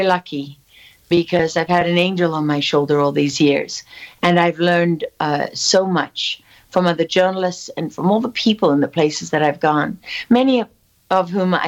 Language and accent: English; South Africa; I had a higher threshold than a lot of people because I was born and raised in Africa, and it's, you know, in South Africa.